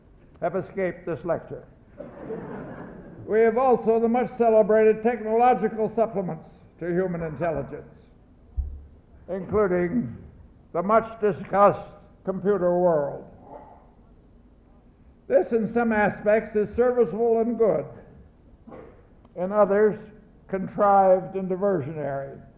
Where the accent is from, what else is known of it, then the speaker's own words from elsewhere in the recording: Canada; I was born and reared on a farm in Canada. I identify my early life as a British subject.